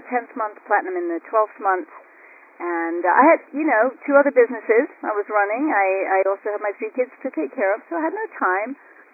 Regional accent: England, United Kingdom; now in Boulder, United States; So it's a gorgeous day here in Boulder, Colorado. I come from England.

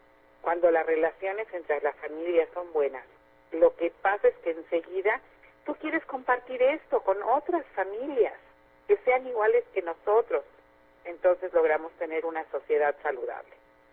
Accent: Mexico; now in Miami, United States; soy de México, pero ahora estoy en Miami

